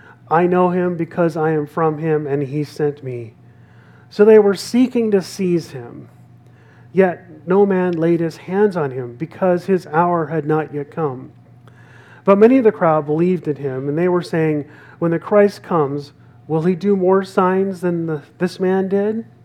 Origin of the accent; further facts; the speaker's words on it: Pasco, Washington, United States; now in Portland, United States; If you said I'm from Pasco, Washington, you would be correct, because that's where I grew up. That's my hometown, is Pasco, Washington.